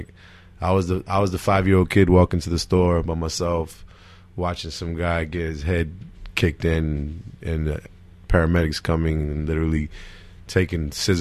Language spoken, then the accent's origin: English; Irvington, New Jersey, United States; also born or lived in Newark; Well, I was born in Newark, in the Weekway section of Newark, which is borderline Irvington. So, I had 1 foot in Irvington, 1 foot in Newark.